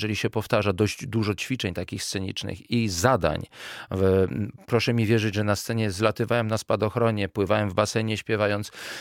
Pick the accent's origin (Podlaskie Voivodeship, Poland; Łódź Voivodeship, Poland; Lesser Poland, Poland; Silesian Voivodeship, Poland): Lesser Poland, Poland; Kraków; A ja jestem jednak z Krakowa.